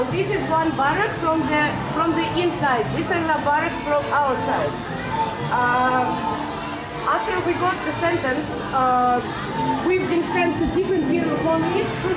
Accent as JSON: {"language": "English", "region": "Moscow", "country": "Russia", "said": "So I was first person from Moscow who was transported there."}